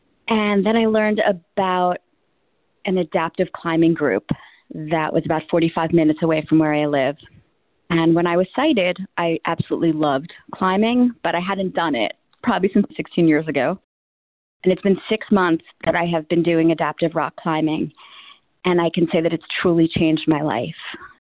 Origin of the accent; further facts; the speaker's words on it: New York, United States; I am from New York, New York.